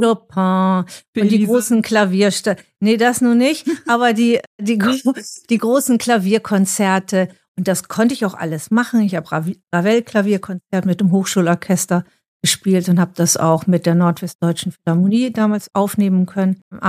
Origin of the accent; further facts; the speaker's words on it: Bremen, Germany; mit Herz und Verstand bin ich Bremerin. Bin in Bremen-Nord aufgewachsen und hatte da sehr früh sehr guten Unterricht.